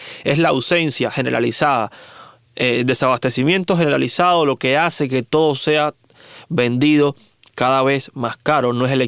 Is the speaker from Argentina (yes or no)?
no; Cuba